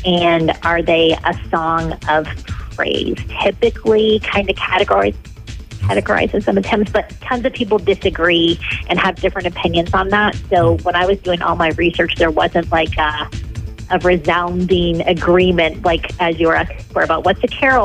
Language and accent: English; Midwest, United States; one of my best friends grew up deep in the South and I grew up in the Midwest.